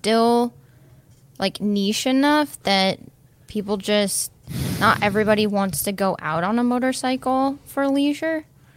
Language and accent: English; Midwest, United States; growing up in the Midwest, I imagine it's kind of similar there